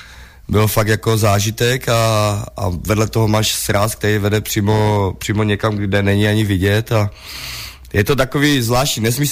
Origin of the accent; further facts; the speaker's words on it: Třebíč, Vysočina Region, Czechia; já jsem z Třebiče